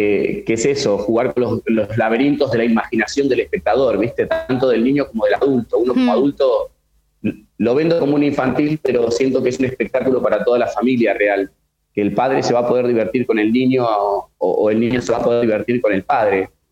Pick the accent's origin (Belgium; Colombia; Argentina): Argentina; La Pampa; Porque soy de La Pampa y allá por ahí no habían obras de teatro